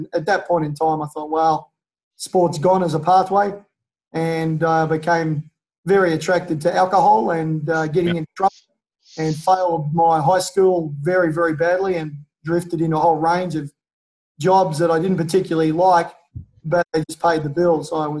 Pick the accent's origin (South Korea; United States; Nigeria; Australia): Australia; I'm an Australian and I live on the east coast of Australia